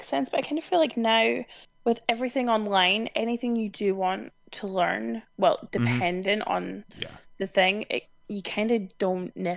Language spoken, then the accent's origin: English; Scotland, United Kingdom; I'm Scottish. We're really stingy.